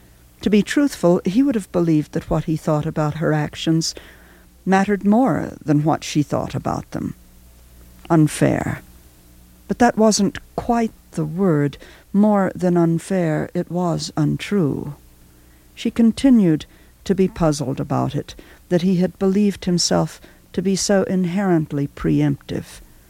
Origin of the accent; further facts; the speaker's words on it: Texas, United States; Well, I grew up in Texas, and in Texas there's a heavy farm talking culture.